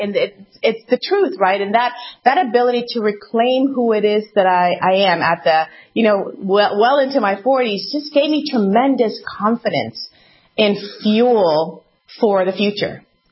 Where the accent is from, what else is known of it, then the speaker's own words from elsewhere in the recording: United States; also born or lived in Europe / Asia; Growing up in America, I never felt 100% American for one ever reason or the other.